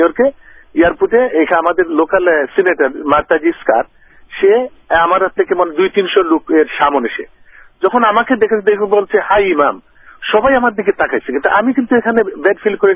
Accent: Bangladesh; এর চাইতে আরো বেশি সমস্যায় আমরা বাংলাদেশি আছি

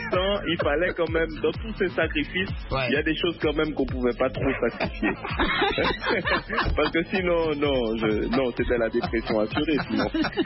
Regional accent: Guadeloupe, France; moved away as an adult; also born or lived in Montpellier; ma carrière solo a débuté lorsque j'ai quitté la Guadeloupe pour aller faire mes études en France, puisque à l'âge de 20 ans, je suis parti pour mes études à Montpellier.

